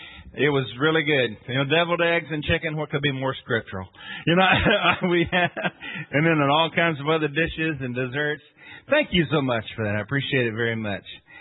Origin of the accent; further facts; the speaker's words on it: Mount Pleasant, Tennessee, United States; also born or lived in Sandy Hook; I'm a Middle Tennessee boy. I grew up in Middle Tennessee, not too far from, well, it was pretty far from everything. Okay, but I grew up in Mount Pleasant, Tennessee, which is kind of close to Sandy Hook, which is where I really grew up